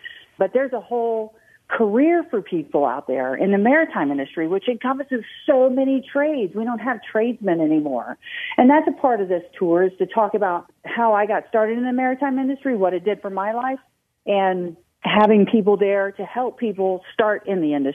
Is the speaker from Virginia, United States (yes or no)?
no; Bradenton, Florida, United States; I'm from Bradenton, Florida. I grew up there.